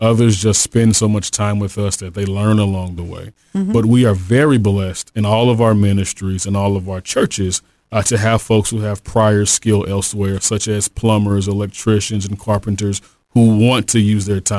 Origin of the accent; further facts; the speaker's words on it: St. Louis, Missouri, United States; I am born and raised in St. Louis in North City, and so grew up acquainted with the great need of the city and also the great divides that exist in our city.